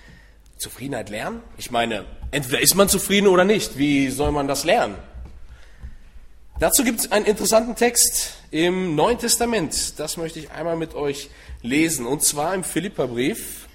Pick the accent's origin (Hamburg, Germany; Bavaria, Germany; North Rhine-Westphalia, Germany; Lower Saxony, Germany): Lower Saxony, Germany; Sehnde; ich komme aus Sehnde.